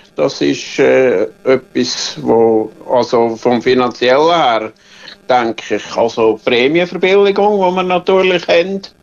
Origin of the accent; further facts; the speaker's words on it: Engelberg, Obwalden, Switzerland; Restaurant Ende der Welt in Engelberg. Das ist ein paar Meter von dort an den Weg, wo ich aufgewachsen bin.